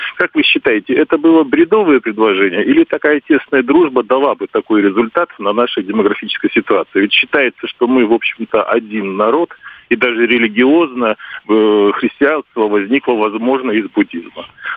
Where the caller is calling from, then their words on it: Saint Petersburg, Russia; Звоню я вам из Санкт-Петербурга.